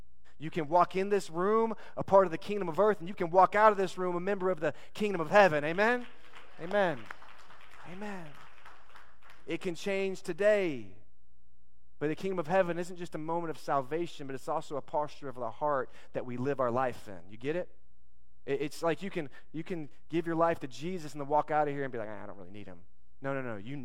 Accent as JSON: {"language": "English", "region": "Texas", "country": "United States", "said": "We're Texan, right? Like, in Texas, I was joking about this"}